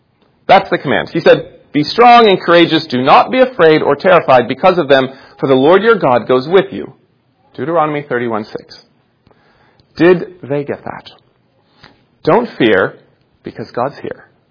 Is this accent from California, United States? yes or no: yes; Santa Cruz, California, United States; Sounds like my hometown of Santa Cruz sometimes.